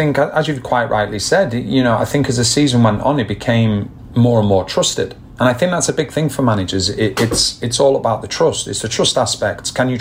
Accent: England, United Kingdom; as growing up in England

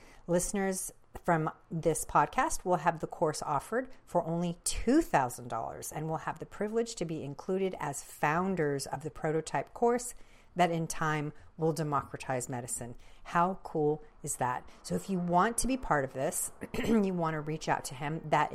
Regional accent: Santa Fe, New Mexico, United States; I'm from Santa Fe, but my mom's family and my dad's family are all northern New Mexico in Mora. Do you know where Mora is?

